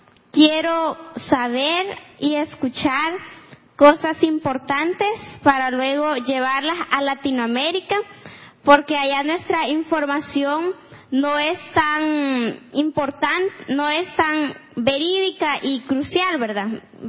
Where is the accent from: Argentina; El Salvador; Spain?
El Salvador; Vengo de El Salvador